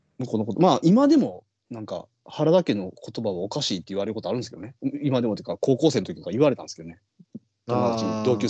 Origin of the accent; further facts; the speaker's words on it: Kansai, Japan; もう関西人はそうやから、大体。僕はその標準語喋ることはないんですけど、そのやっぱりイントネーションがどうしても標準語寄りになってしまうとき、瞬間ってあるんですよね。